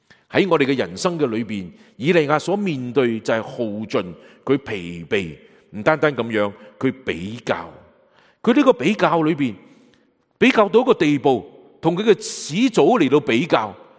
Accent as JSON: {"language": "Cantonese", "country": "China", "said": "我哋中国人讲一句说话好有意思嘅，人比人会比死人。"}